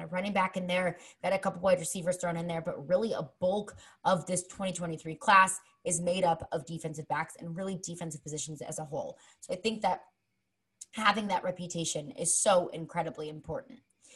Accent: Missouri, United States; 4-star tight end Mac Markway from my hometown, Missouri.

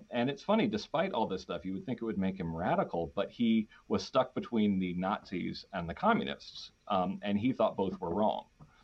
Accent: Danbury, Connecticut, United States; So, and we grew up in Danbury, Connecticut, which is like in the burbs of New York City

